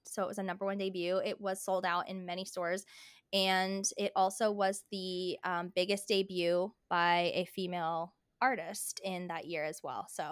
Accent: New Jersey, United States; Like, I'm from New Jersey. Like, I had no idea.

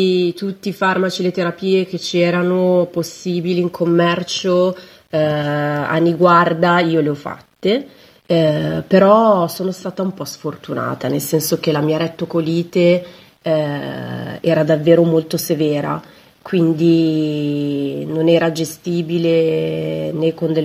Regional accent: Milan, Lombardy, Italy; Io sono di Milano, sono una personal trainer, ho un bambino di 10 anni, Gianmaria.

